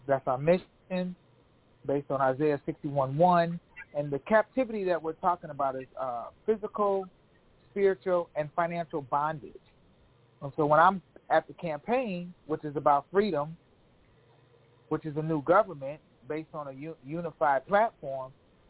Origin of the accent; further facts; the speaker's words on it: Illinois, United States; I'm from Illinois, that's where I live